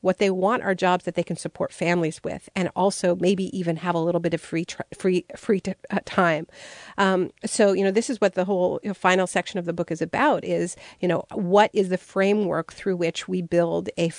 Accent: Canada; I'm Canadian.

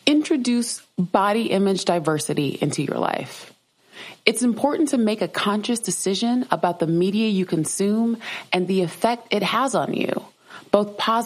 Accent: South Carolina, United States; And I grew up in South Carolina, y'all.

